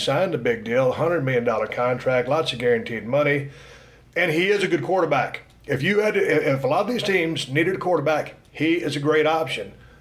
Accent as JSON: {"language": "English", "town": "Victoria", "region": "Texas", "country": "United States", "tie": "born or raised there", "also_born_or_lived": "Austin", "said": "I was born in Austin, Texas."}